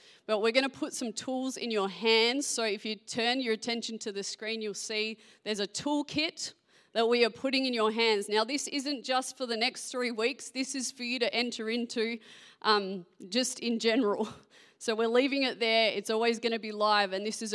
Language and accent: English; Perth, Western Australia, Australia; also born or lived in Ireland; Yes, as you heard, I'm from Perth. You know, lived there most of my life except for a short stint in Ireland